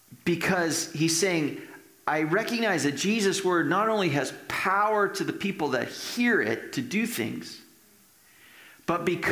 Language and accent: English; United States; now in Canada; when we did actually move here to Canada, it was May of 2004. And when we, I had applied, because I'm an American citizen, I had applied for permanent resident status